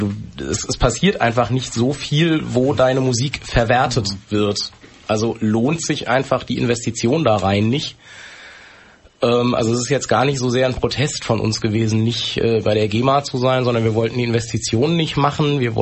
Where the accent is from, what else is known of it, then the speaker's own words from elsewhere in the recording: Hanau, Hesse, Germany; Also die Band ist ja mittlerweile, also in Hanau, in meiner Heimat irgendwie gegründet